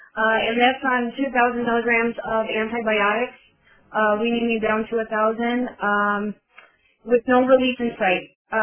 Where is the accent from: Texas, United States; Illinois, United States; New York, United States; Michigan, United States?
Illinois, United States; Chicago; I'm from Chicago, and I was diagnosed in 2003 with Crohn's.